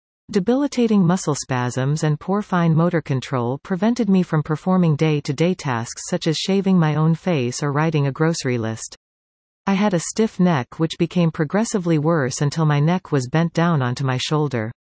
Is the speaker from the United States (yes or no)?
no; Mattawa, Ontario, Canada; while recovering in the hospital in my hometown of Mattawa.